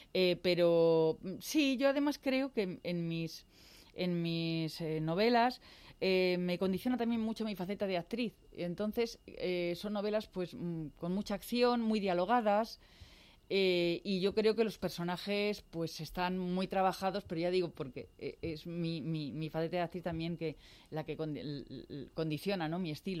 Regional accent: Madrid, Community of Madrid, Spain; yo es que soy madrileña y de padres madrileños

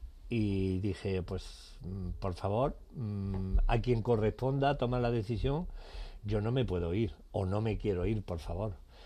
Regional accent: Andalusia, Spain; vienen las elecciones en mi tierra, en Andalucía.

